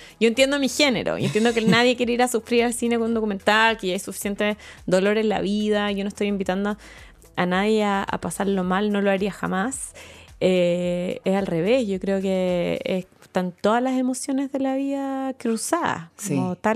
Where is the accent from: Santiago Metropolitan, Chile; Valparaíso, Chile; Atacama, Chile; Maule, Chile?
Santiago Metropolitan, Chile; Santiago; Soy santiaguina, nunca me he movido de aquí, sí.